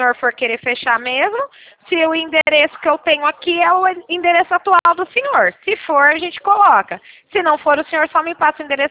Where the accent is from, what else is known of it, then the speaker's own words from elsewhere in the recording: Leme, São Paulo, Brazil; Ó, eu falo aqui do interior de São Paulo, eu sou de Leme.